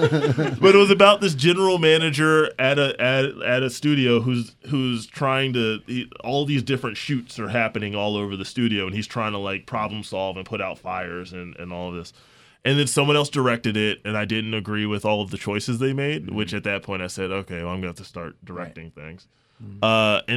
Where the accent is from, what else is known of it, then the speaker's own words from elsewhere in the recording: Richmond, Virginia, United States; Okay, so I grew up in Richmond, Virginia, and when I was younger, I always wanted to be loved telling stories.